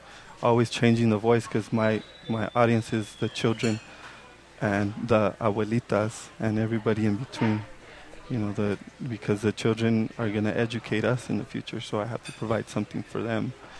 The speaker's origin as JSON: {"language": "English", "town": "Los Angeles", "region": "California", "country": "United States", "tie": "born or raised there", "said": "because although I grew up in East Los Angeles, I've had the privilege, which very few get, to be able to venture off and go to UC Berkeley"}